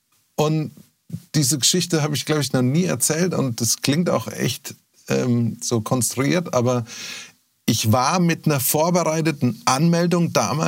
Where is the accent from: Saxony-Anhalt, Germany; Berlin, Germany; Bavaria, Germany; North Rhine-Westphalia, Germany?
Bavaria, Germany; Lohr am Main; also born or lived in Würzburg; also bin gebürtig aus Lohr am Main. Das ist schon die oberste Ecke dann vor Aschaffenburg, bevor dann Hessen beginnt, Unterfranken sozusagen. Und bin dann aber... Hab lange Jahre in Würzburg gelebt